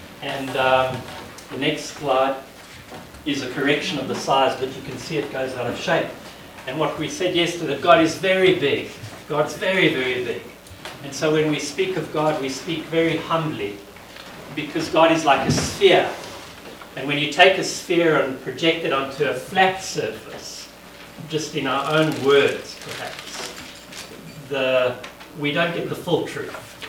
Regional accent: South Africa; I'm from South Africa

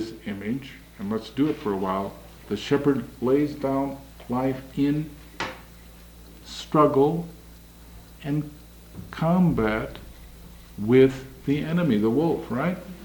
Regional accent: Mauston, Wisconsin, United States; I grew up in Mauston, Wisconsin, in a beautiful, beautiful, green, rural Norwegian ghetto that my mother's grandparents had immigrated to in the 1840s.

